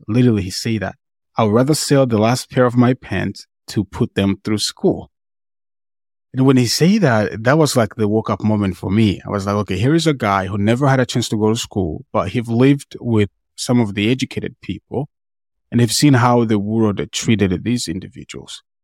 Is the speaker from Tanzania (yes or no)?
yes; Tanzania; I'm from East Africa, Tanzania.